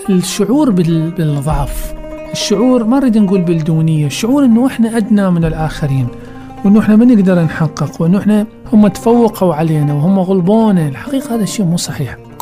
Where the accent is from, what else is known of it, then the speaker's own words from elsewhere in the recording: Basra, Basra Governorate, Iraq; يعني إحنا من البصرة الحقيقة نحتاج أن تكون لدينا بصرة جديدة